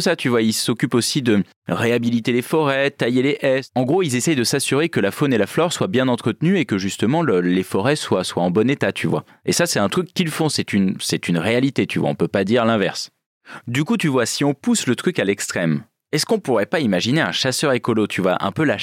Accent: Nouvelle-Aquitaine, France; moi je viens de la Creuse, donc territoire très rural où la plupart des agriculteurs chassent.

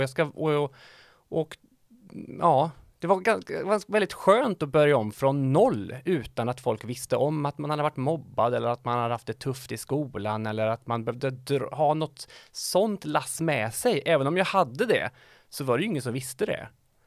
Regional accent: Dals-Ed, Västra Götaland County, Sweden; Dals-Ed. Ligger kanske 20 minuter från norska gränsen.

